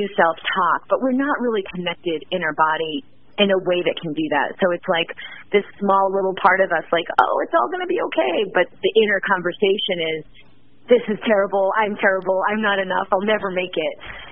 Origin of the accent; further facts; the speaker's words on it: Boston, Massachusetts, United States; I was living in the East Coast, so I grew up in Boston.